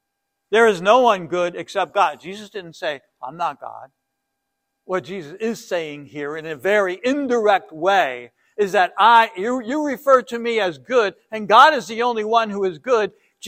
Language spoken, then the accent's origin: English; United States; And I'm an American, and I think we're the greatest country that's ever existed on the face of the earth.